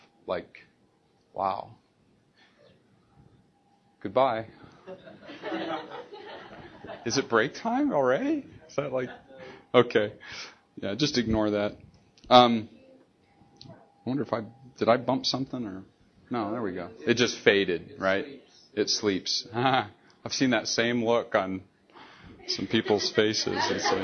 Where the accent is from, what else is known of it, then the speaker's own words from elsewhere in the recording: Bakersfield, California, United States; see, I'm from Bakersfield, I can do that.